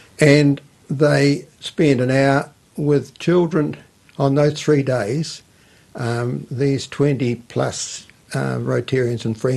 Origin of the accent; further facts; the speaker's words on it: Pahiatua, Manawatū-Whanganui, New Zealand; also born or lived in Palmerston North; 28, in Pahiatua, which was my hometown.